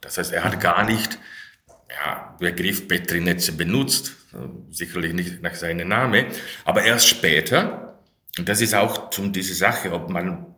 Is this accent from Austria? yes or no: no; Slovakia; German is a second language; moved away as an adult; now in Germany; ich komme aus der Slowakei. Hier habe ich studiert